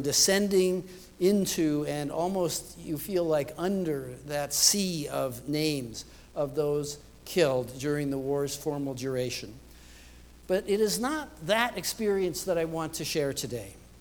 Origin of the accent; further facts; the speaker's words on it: Canada; I grew up in Canada.